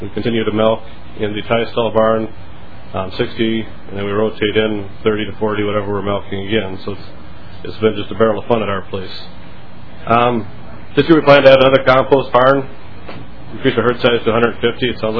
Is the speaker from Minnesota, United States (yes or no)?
yes; Litchfield, Minnesota, United States; I'm from Litchfield, Minnesota, and I guess I represent my dairy farm and other dairy farms across the state.